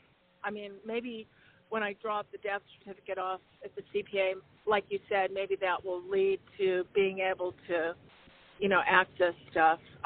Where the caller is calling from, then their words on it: Arizona, United States; calling from Arizona.